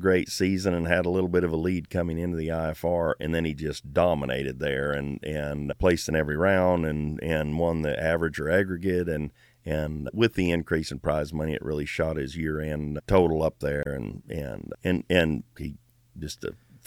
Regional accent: Minnesota, United States; I grew up in Minnesota. Like, snow and cold doesn't bother anybody.

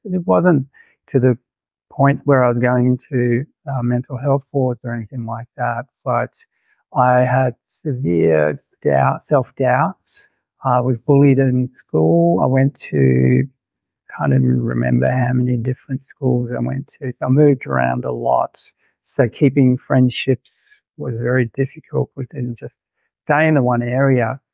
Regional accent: India; I grew up overseas in India in the mountains.

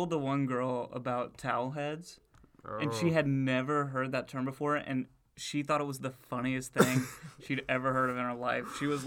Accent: Kentucky, United States; I was, you know, born and raised in Kentucky.

